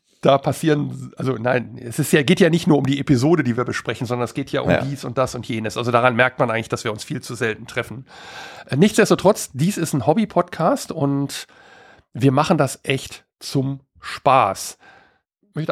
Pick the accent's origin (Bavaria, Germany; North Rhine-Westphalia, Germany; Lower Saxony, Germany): North Rhine-Westphalia, Germany; ich komme aus NRW, wie der Axel schon sagte, aus dem Bergischen Land.